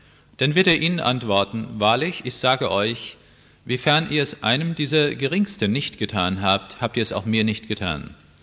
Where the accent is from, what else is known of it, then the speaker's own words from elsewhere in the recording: Oberursel, Hesse, Germany; ein junger Mann aus Oberursel, wo ich herkomme